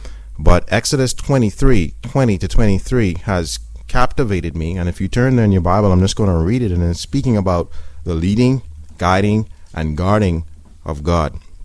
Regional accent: Bahamas; now in United States; I'm not from the United States. I'm from the Bahamas, and it's a very far, far, far way away from here.

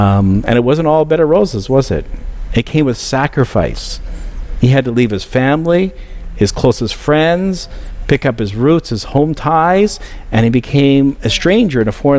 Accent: Kelowna, British Columbia, Canada; I was brought up in the California of Canada. And so when people would come and visit my hometown, you know, different church members, they'd meet up with me in Kelowna, BC, and they'd say, "You used to live here? Why did you ever leave?"

